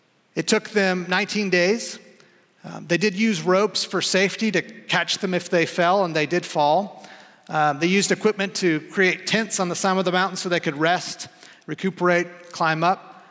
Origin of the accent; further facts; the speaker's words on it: Houston, Texas, United States; So as a young boy, young man growing up in Houston, I became enamored with what wasn't there, namely mountain ranges.